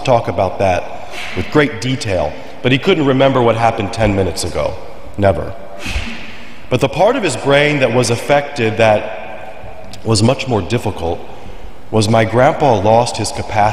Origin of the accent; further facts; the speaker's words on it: Perryville, Missouri, United States; I grew up in Perryville, Missouri.